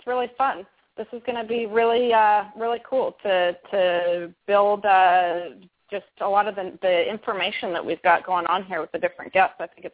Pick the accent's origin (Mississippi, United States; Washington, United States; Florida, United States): Florida, United States; Wellington; from Wellington, Florida